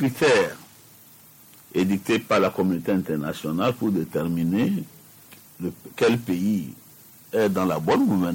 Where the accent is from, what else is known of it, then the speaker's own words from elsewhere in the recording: Togo; nous attendons en tant que Togolais de voir dans les faits comment cela va se traduire.